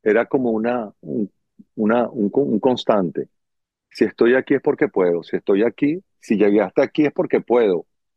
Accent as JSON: {"language": "Spanish", "town": "Caracas", "region": "Capital District", "country": "Venezuela", "said": "yo soy de Caracas, Venezuela"}